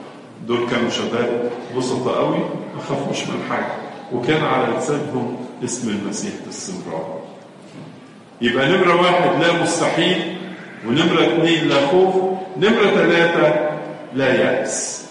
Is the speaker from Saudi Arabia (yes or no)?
no; Egypt